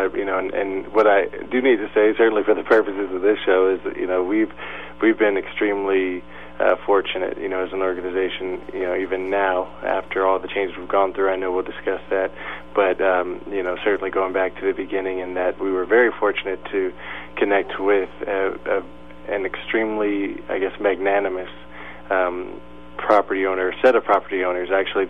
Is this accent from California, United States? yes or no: yes; Oakland, California, United States; I grew up in Oakland and had been working there even before the Hidden Genius Project